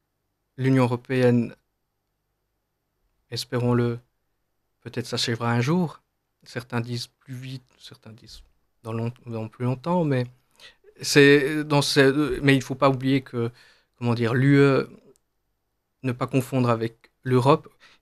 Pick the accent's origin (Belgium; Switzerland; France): Switzerland; moi je viens de la Suisse, donc tous les jours des centaines, des milliers de Français, d'Allemands viennent travailler en Suisse